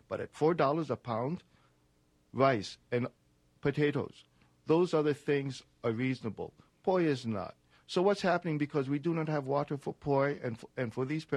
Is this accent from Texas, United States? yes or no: no; Hawaii, United States; moved away; And I moved away from Hawaii, like I think about 30% of people from Hawaii presently. We move away because of economics, because we're unable to sustain ourselves